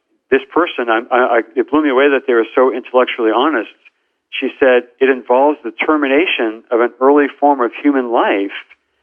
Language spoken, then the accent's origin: English; Boston, Massachusetts, United States; Here we were in Boston. I grew up in the Boston area.